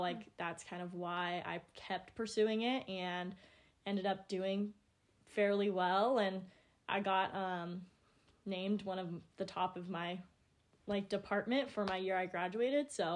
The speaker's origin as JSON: {"language": "English", "town": "Federal Way", "region": "Washington", "country": "United States", "tie": "born or raised there", "said": "I had a program through my high school where I grew up in Federal Way that allowed us to take college courses when we were in high school."}